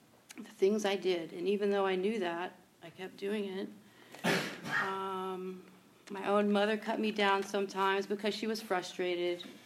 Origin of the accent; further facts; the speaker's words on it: Marin, California, United States; So I grew up here in Marin. My dad was in the military. My mother was a music teacher, and I had five brothers and sisters, four older brothers and a sister.